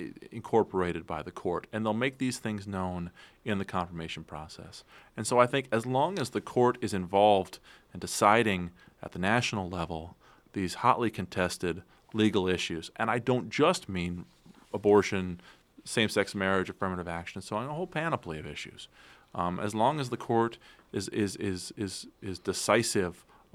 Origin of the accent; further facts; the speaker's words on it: Iowa, United States; people like my home state Attorney General Tom Miller in Iowa